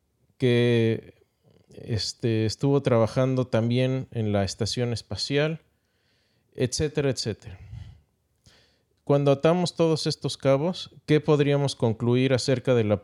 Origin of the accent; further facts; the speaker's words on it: Mexico; Y sabe a barbacoa, sí, los que somos de México.